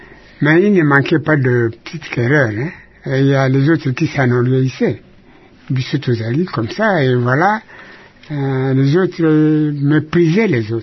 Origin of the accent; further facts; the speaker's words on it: Ifumoy, Équateur, DR Congo; À Ifumoy, au territoire de Mokoto.